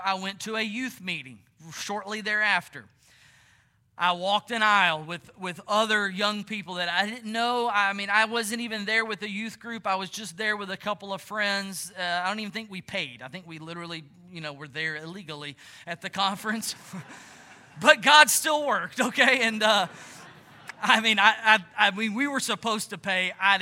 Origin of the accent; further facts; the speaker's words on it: Georgia, United States; I'm from Georgia. Winter's coming. I don't like this.